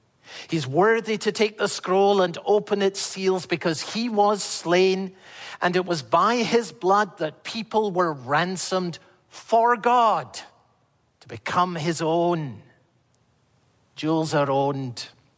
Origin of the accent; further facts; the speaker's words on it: Scotland, United Kingdom; Do you know, as a boy growing up in Scotland, I remember singing in church a song that I haven't heard for years.